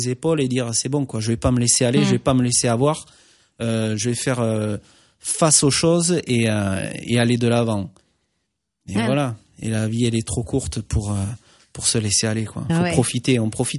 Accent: Occitanie, France; moved away; surtout quand on vient du Gers. Excuse-moi, mais bon, moi j'adore mon département, la vie est superbe, le département est très beau.

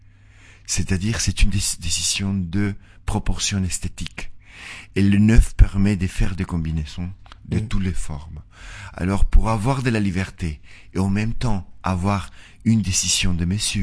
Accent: northern Mexico, Mexico; French is a second language; je venais du nord du Mexique et j'ai vécu au centre, mais après j'ai migré encore au nord

